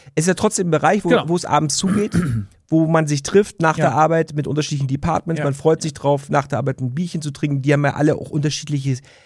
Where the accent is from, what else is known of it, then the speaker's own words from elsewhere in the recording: Rostock, Mecklenburg-Vorpommern, Germany; als Rostocker